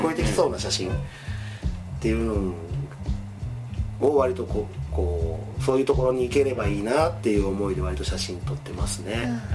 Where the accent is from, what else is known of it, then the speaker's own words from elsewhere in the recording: Kyoto, Japan; でその僕は京都の出身なんですけど